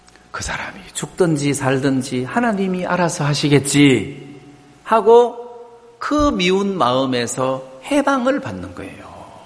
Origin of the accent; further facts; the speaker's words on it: Daegu, South Korea; accent: Gyeongsang; 저는 대구 경상도 사람이라 광주 가서 살면 이게 언어가 딱 표가 나잖아요. 저 경상도 사람이구나.